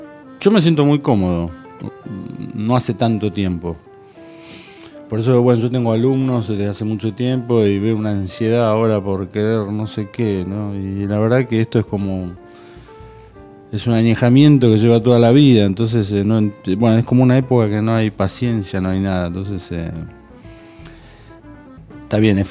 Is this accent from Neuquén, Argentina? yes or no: no; Buenos Aires, Argentina; yo soy de ahí, de Devoto